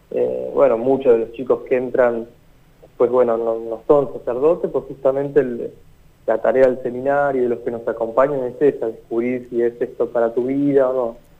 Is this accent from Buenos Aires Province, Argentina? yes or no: yes; Bahía Blanca, Buenos Aires Province, Argentina; la comunidad de donde soy oriundo, acá en Bahía Blanca, es la iglesia San Luis Gonzaga